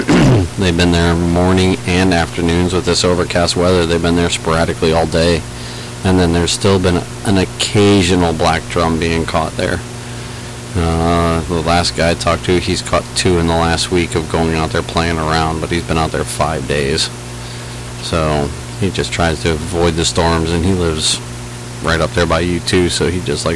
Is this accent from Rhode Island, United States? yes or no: no; Arizona, United States; growing up in Arizona, I'm like, I'll take 110 over 95 with the humidity.